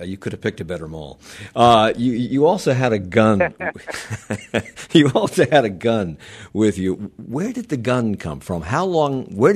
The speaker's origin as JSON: {"language": "English", "town": "Alexandria", "region": "Virginia", "country": "United States", "tie": "born or raised there", "said": "You grew up, I grew up in Alexandria"}